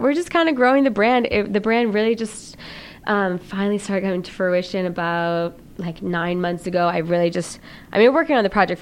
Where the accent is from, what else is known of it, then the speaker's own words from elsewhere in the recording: New Hampshire, United States; It was, okay, so I grew up in New Hampshire, and my parents, they ended up getting divorced.